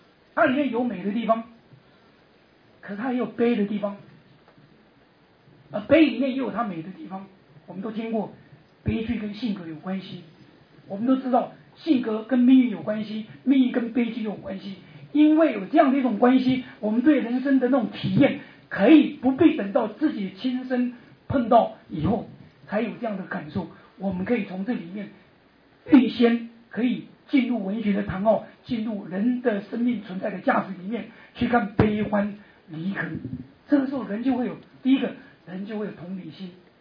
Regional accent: Guangdong, China; 一个广东一个山东、哦、他是山东人，我是广东人

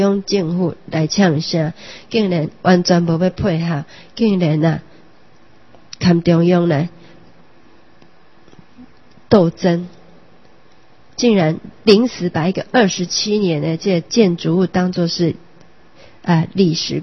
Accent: Taiwan; 就是我们台湾人最怕的最担心的一点，就是恐怖的独裁政权。

